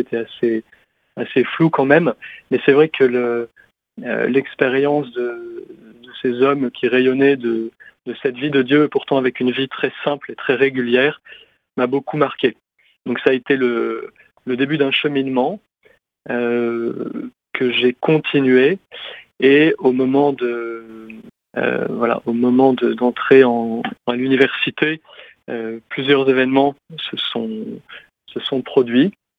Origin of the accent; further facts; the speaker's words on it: Clermont-Ferrand, Auvergne-Rhône-Alpes, France; born there; Je suis né en Auvergne, à Clermont-Ferrand, donc dans une famille catholique, donc éducation chrétienne